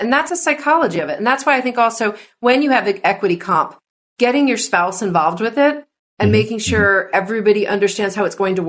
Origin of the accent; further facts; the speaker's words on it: New Jersey, United States; now in California, United States; This is a total tangent, but I'm from New Jersey and I live in mm-hmm. California.